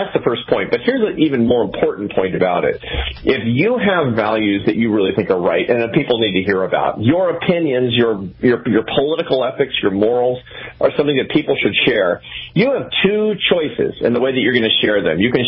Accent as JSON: {"language": "English", "town": "Seattle", "region": "Washington", "country": "United States", "tie": "born or raised there"}